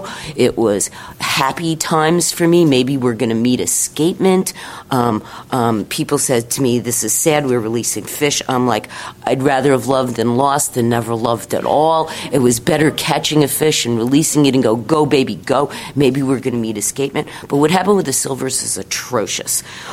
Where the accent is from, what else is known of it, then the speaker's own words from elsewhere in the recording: Elma, Washington, United States; I am from Elma, Washington. I've lived there for 15 years. I've lived in the state of Washington for 36 years, and I fish.